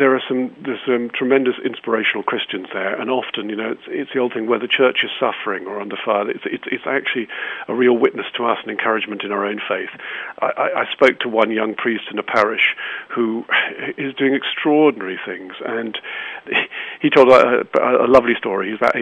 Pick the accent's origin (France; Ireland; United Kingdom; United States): United Kingdom; England; And this guy, he said, oh, where are you from? I said, I'm from England.